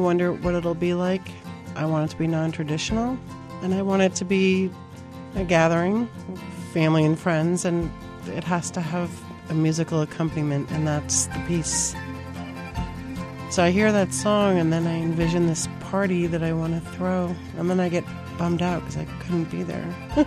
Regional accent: South Portland, Maine, United States; I'm from South Portland, Maine

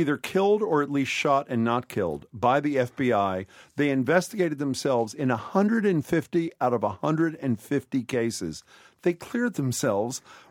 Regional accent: Philadelphia, Pennsylvania, United States; Frank Rizzo was the police chief before he was mayor of my hometown of Philadelphia

